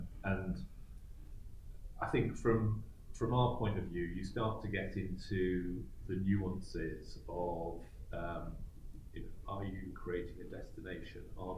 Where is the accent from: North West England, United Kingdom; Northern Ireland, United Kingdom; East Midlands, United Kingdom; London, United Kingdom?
North West England, United Kingdom; Altrincham; I grew up in Altrincham, it's not a tourist destination